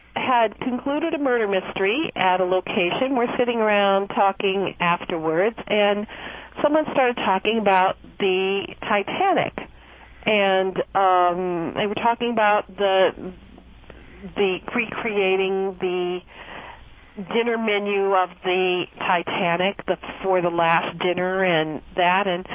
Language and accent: English; Missouri, United States; Well, when I was about five, I grew up in the St. Louis area.